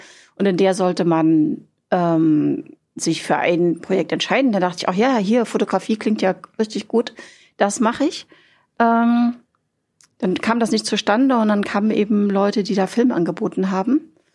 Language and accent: German; Germany; moved away as an adult; Ich bin ja in der DDR groß geworden